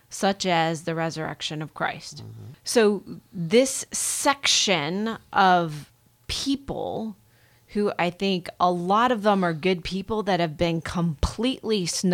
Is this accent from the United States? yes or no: yes; Columbus, Ohio, United States; It's an online Bible study from the church I grew up in Columbus, Ohio.